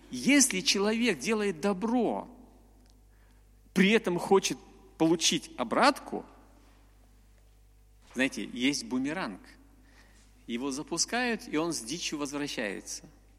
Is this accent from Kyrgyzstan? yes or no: yes; Bishkek, Kyrgyzstan; also born or lived in Nizhnyaya Larcha; Я говорю: ну ты похож, вот я с Кыргызстана, вот я русский, но жил в Кыргызстане.